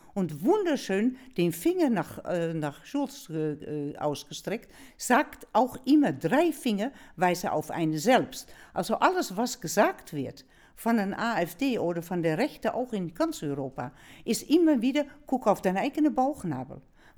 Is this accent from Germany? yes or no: no; Netherlands; als Niederländerin, Niederländerdeutsche, würde ich sagen